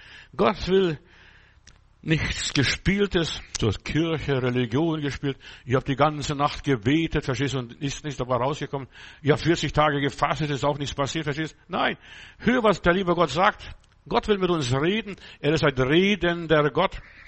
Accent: Lithuania; das sieht aus wie bei uns in Litauen im Kreuzotter-Brutgebiet.

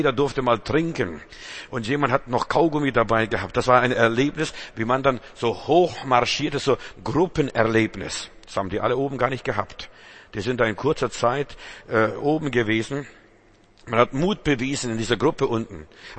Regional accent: Northern Germany, Germany; Ich bin ja im Norden groß geworden. Flachland-Indianer war ich bis jetzt.

